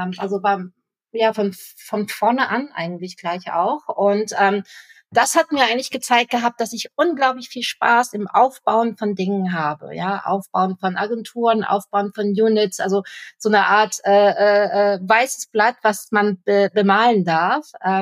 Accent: Bremen, Germany; now in Munich, Germany; bin dann zurück nach Bremen, also ich komme aus dem Norden ursprünglich

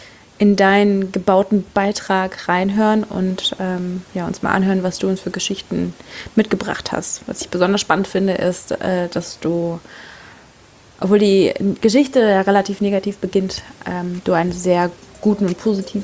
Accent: Kazakhstan; Na, bist du Russin, dann kommst du bestimmt aus Kasachstan. Ja, genau.

